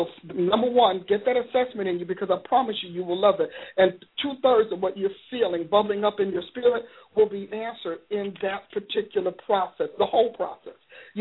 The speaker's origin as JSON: {"language": "English", "region": "New Jersey", "country": "United States", "said": "See, I'm from New Jersey, upstate, but I'm still from New Jersey."}